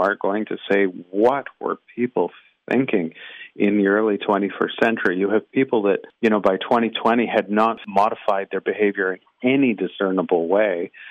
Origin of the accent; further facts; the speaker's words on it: Canada; being Canadian, in the arc of my career